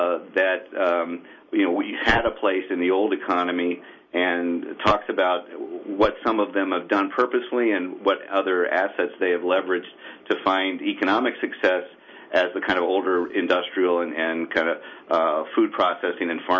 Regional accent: Michigan, United States; and the same is true in my home state of Michigan.

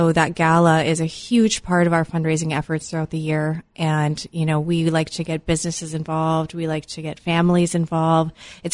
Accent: Fargo, North Dakota, United States; I'm from the Fargo area.

